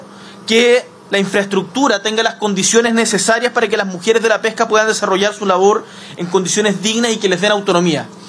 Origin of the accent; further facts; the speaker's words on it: Magallanes and Chilean Antarctica, Chile; Eso lo sé muy bien y lo conozco porque soy magallánico.